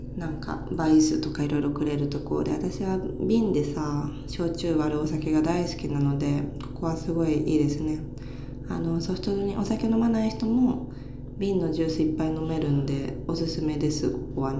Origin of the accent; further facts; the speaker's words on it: Saitama, Japan; 私もともと埼玉出身で、大宮でよく遊んでたんですよ。